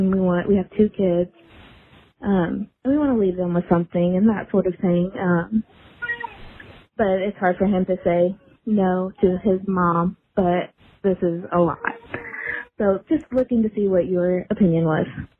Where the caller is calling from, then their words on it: Indiana, United States; I am from Indiana, and I have a quick question.